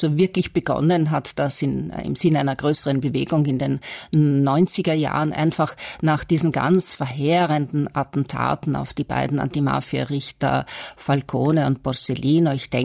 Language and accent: German; Austria; als Österreicherin, die doch vielleicht in gewissen Bahnen gedacht hat.